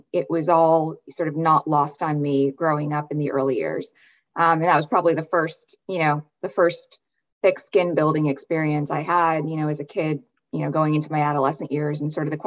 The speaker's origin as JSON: {"language": "English", "region": "Connecticut", "country": "United States", "tie": "born or raised there", "said": "So I grew up in Connecticut in the US in a small town. I'm Indian by background."}